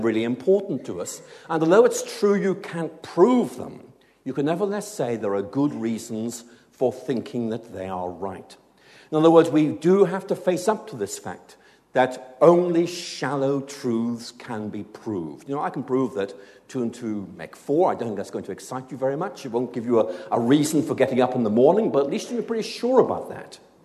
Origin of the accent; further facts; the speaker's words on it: Northern Ireland, United Kingdom; I grew up in Northern Ireland. I've lost my accent